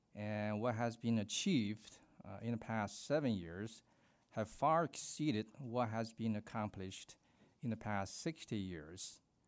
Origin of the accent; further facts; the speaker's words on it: Zhengzhou, Henan, China; English is a second language; I came from Henan province in Zhengzhou, in China.